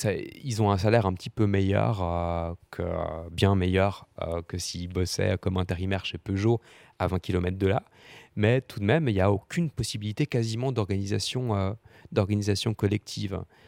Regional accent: Audincourt, Bourgogne-Franche-Comté, France; Moi, j'ai grandi à Audincourt.

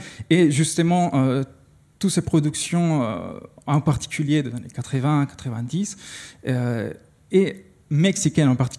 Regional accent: Costa Rica; French is a second language; moi, je viens du Costa Rica, c'est un pays qui ne produit pas de telenovela

